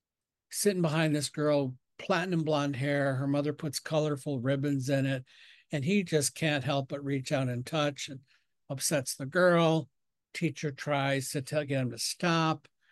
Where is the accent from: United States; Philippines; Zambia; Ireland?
Ireland; I mean, I besides being a highly sensitive person, I'm Irish, so I'm always aspiring for these things that I'm talking about.